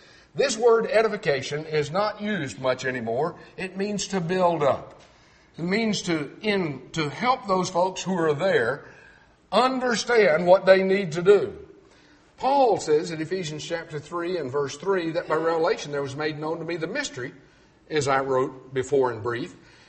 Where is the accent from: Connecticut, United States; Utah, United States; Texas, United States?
Texas, United States; accent: Texan; Now, I can lapse over into Texan for you. I grew up speaking as a Texan